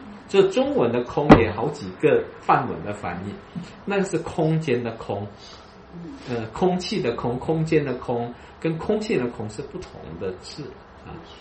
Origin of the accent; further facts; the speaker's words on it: China; 谁叫我们是中国人呢？